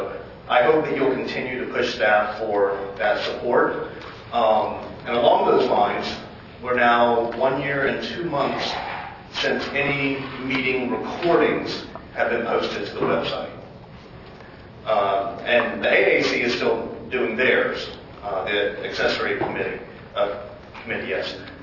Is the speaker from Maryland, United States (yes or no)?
yes; Silver Spring, Maryland, United States; I'm a writer from Silver Spring, Maryland. It's on the red line.